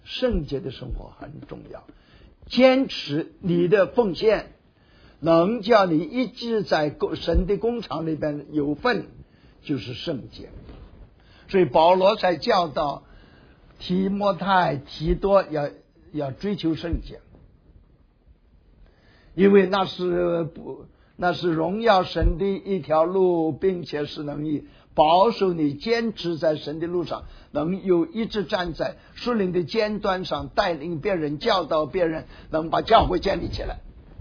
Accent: Shandong, China; 他在安丘离我的家乡的村呢只有40华里，他做了传道10年，

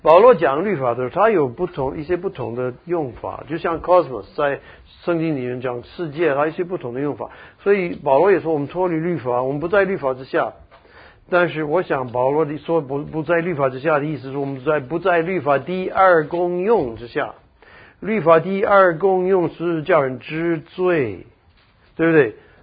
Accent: United States; 因为我是一个美国人，我是要申报所得税

